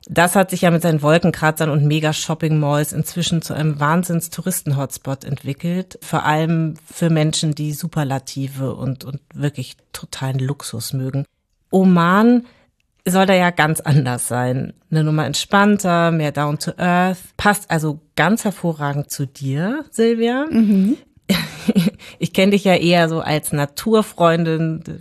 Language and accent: German; Munich, Bavaria, Germany; München, das war meine Heimatstadt.